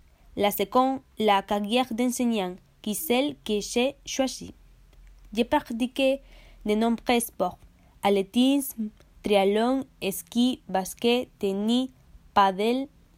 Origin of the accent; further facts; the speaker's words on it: Mieres, Asturias, Spain; French is a second language; also born or lived in Villers; j'habite à Mieres et j'ai 19 ans. Je suis née à Villers, mais je me suis déménagée à Mieres avec 9 ans.